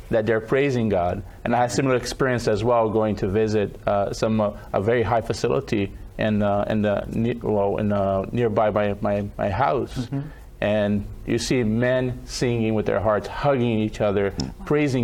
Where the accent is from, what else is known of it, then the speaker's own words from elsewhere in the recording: Brazil; I'm originally from Brazil, and recently Brazil and our church, they changed the hymnal.